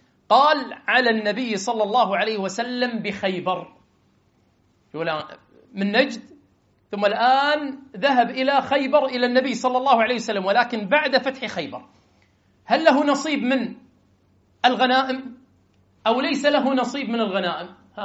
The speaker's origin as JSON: {"language": "Arabic", "country": "Kuwait", "said": "عندنا بالكويت"}